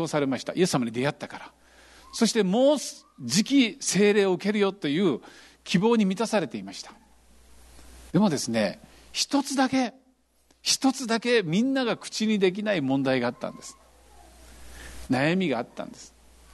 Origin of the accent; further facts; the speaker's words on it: Kitakyushu, Fukuoka, Japan; 私は九州生まれのですね、北九州に26年間住んでいて、そこで生活基盤がありました。四国行ったこともないし、見たこともない。